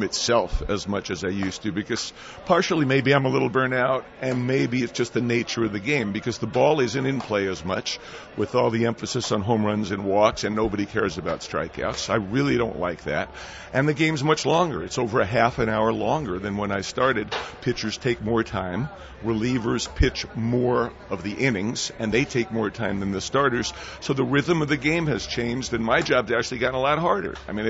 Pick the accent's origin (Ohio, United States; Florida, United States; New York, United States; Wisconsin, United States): New York, United States; I had played baseball until college and listened to a million games growing up in New York.